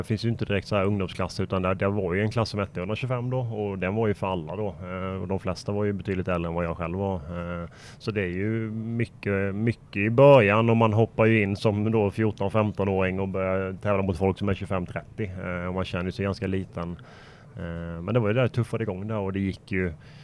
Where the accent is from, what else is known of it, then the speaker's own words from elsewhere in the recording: Sweden; hemma i Sverige.